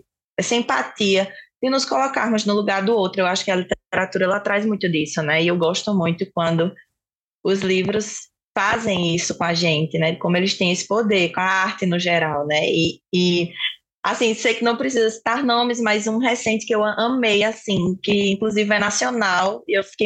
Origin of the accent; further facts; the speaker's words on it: João Pessoa, Paraíba, Brazil; accent: Northeastern Brazilian; pelo meu sotaque, eu sou aqui do Nordeste, eu falo de João Pessoa, Paraíba, e sou apaixonada aqui pelo meu país Nordeste